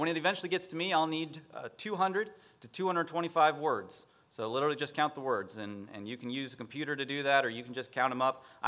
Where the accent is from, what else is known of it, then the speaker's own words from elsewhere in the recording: Bible Belt, United States; Growing up in the Bible Belt, anybody you come across who goes to church maybe semi-regularly as a kid, they can relate to that story.